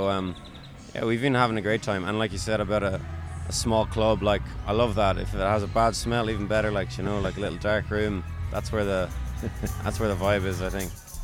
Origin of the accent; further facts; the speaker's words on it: Cork, Munster, Ireland; I would say this because I'm from Cork, but avoid Dublin, you know.